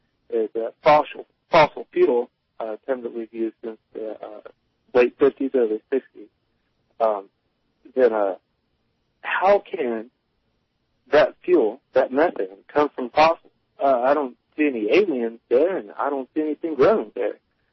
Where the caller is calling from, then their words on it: Tennessee, United States; I'm calling from Tennessee.